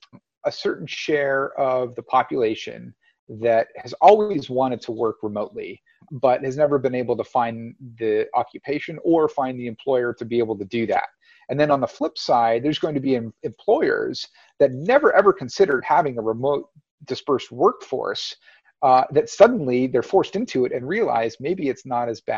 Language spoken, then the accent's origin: English; California, United States; Of course, growing up in California, I have that certain innate hoppy desire that's on my palate.